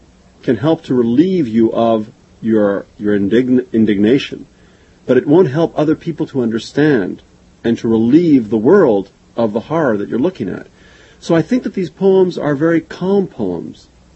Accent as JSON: {"language": "English", "country": "Argentina", "tie": "born or raised there", "also_born_or_lived": "New York, United States / Chile", "said": "Well, I was born in Argentina, and when I was 2.5, I came to the United States. I came to this city, New York, and I spent the next 10 years of my life here."}